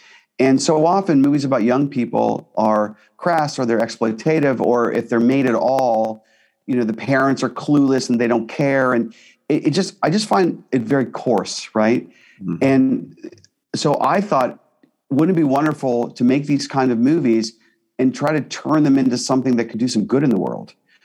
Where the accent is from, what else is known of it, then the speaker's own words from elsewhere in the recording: Pittsburgh, Pennsylvania, United States; I think about growing up in Pittsburgh and the way that I grew up and some of the values that I grew up with.